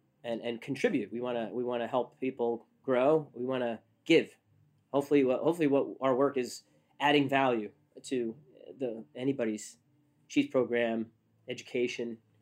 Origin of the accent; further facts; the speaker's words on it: Northeast, United States; for me at least, I'm from the Northeast.